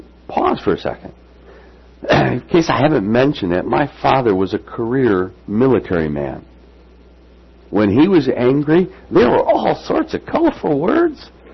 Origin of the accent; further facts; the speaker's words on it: Rockford, Illinois, United States; she knows that I was actually born and raised in Rockford, Illinois, and they don't talk like this down there.